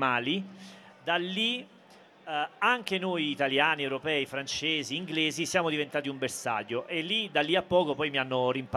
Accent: Salerno, Campania, Italy; io vengo da Salerno, che è un posto abbastanza allegro da questo punto di vista

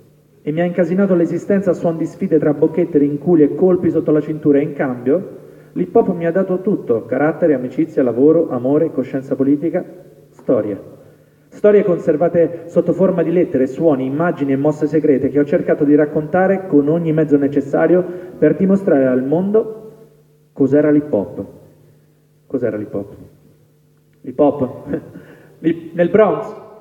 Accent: Terni, Umbria, Italy; La settimana scorsa l'ho presentato a Terni, che è la mia città natale

